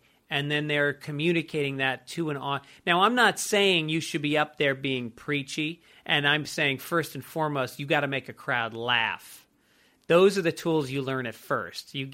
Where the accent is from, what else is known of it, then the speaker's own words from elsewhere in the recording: Ireland; there's something I have to honor as an Irish person.